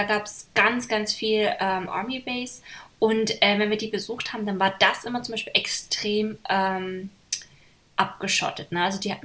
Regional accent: Baden-Württemberg, Germany; also ich komme ja aus Baden-Württemberg, ne?

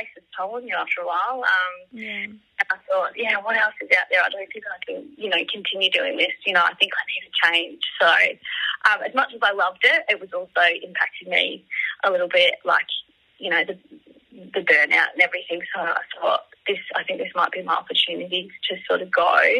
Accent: Victoria, Australia; oh, hey, I'm a nurse from Vic, like, just wanted to pop in and see what goes on in here

